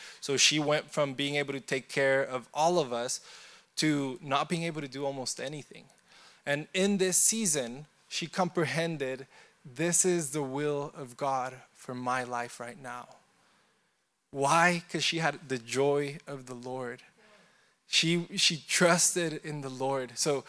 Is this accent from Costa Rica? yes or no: yes; Costa Rica; My mother, when I was very young, I grew up in Costa Rica, Catholic Church, and she met Jesus, encountered Jesus.